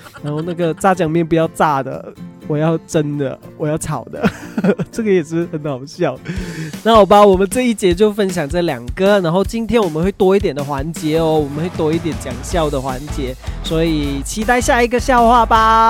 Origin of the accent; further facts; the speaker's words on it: Malaysia; now in South Korea; 身为马来西亚人的我，其实放暑假对于我来说是蛮新的一个东西，因为我们的国家是没有放暑假的。